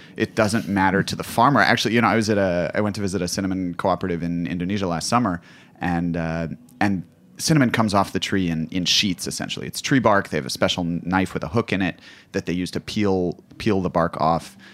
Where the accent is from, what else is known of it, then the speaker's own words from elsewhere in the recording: United States; It's not to say that me as an American, I obviously stood out.